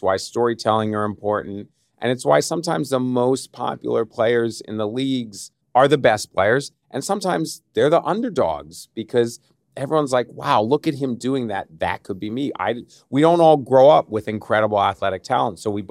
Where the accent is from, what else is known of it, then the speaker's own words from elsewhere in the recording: Philadelphia, Pennsylvania, United States; now in New York, United States; I've lived in New York for 30 or 35 years, but I grew up in Philadelphia. I'm a big Philadelphia Eagles fan.